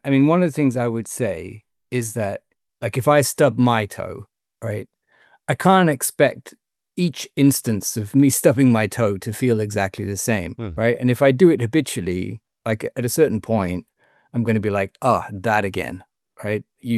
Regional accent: England, United Kingdom; Being English, I don't know.

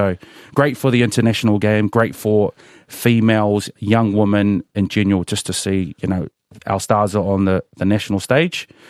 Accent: New Zealand; Well, as a Kiwi, they like to say that this is our year

